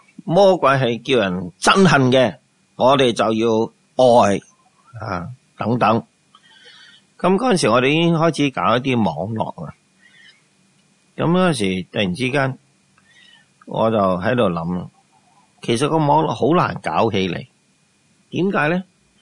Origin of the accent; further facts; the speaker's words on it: China; 特别我哋中国人要学嘅功课